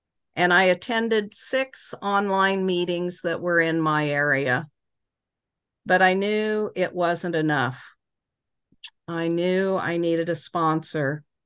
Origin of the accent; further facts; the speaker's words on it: California, United States; I grew up in California in a bikini on the beach.